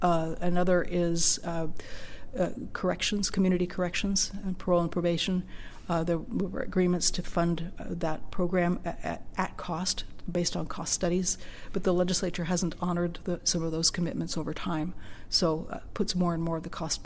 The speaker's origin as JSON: {"language": "English", "town": "Seattle", "region": "Washington", "country": "United States", "tie": "born or raised there", "said": "I grew up in Seattle. I'm an urban kid, and Corvallis is the smallest town I've lived in."}